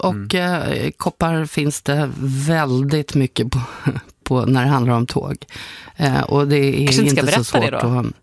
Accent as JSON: {"language": "Swedish", "country": "Sweden", "accent": "Standard Swedish", "said": "Eftersom att jag pratar rikssvenska"}